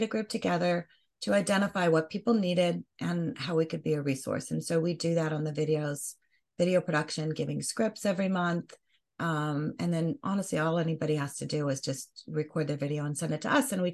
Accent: Colorado, United States; I'm a Broncos fan. I grew up in Colorado.

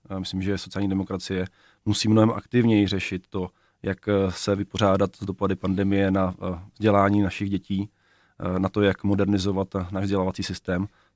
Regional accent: Plzeň Region, Czechia; now in Prague, Czechia; A já sice jsem člověk, který žije v Praze, ale také z Prahy nepocházím. Já jsem původem z Plzeňska a rád se do svého rodného kraje vracím a znám problémy kraje.

